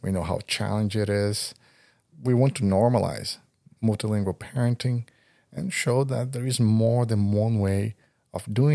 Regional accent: Brazil; English is a second language; moved away as an adult; now in Canada; I'm Brazilian, born and raised in Brazil.

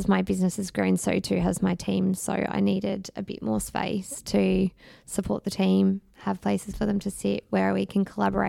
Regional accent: Geelong, Victoria, Australia; also born or lived in Melbourne; we moved from Melbourne back to Geelong where I grew up, brought the family here.

